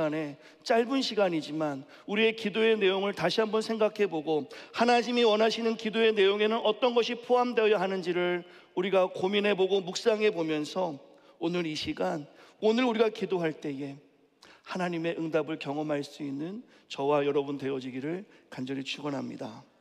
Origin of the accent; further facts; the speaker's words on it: Onyang, South Chungcheong, South Korea; 저의 고향은 충청도 온양입니다. 보시기에는 제가 조금 서울 깍쟁이 같이 생겼지만 예, 충청도에서 자랐어요.